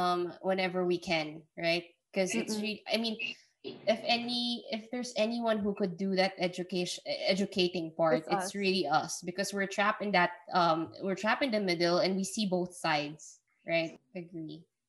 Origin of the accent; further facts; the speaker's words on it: Philippines; Because we grew up and we were born in the Filipinos.